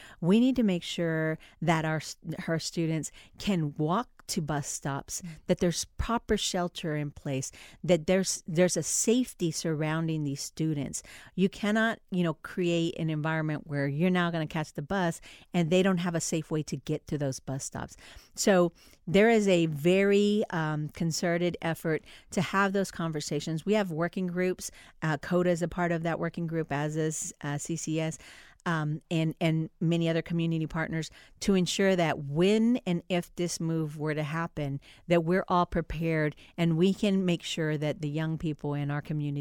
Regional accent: Dallas, Texas, United States; I am originally from Dallas, Texas, where I rode the bus from middle school all the way to high school.

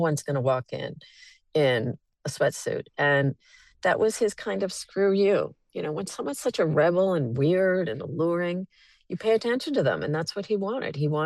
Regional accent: Manhattan, New York, United States; You know, I grew up in Manhattan, and my father started out in a Greek coffee shop

